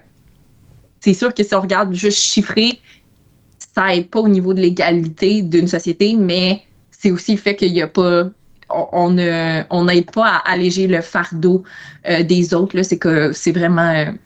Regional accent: Quebec, Canada; En effet, je viens de l'Estrie, donc la 10 entre Sherbrooke et Montréal, c'est l'autoroute que j'emprunte beaucoup

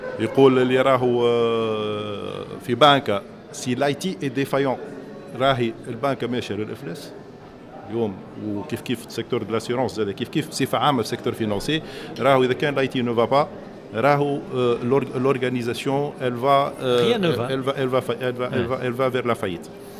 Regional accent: Tunisia; تعرفوا المشاكل نتاع الانرجي عندنا في تونس توا

